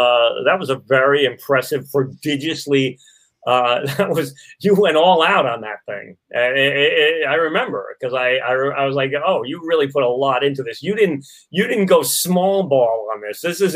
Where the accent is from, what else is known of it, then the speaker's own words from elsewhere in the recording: New York, United States; that's your turf. I'm a New Yorker, man.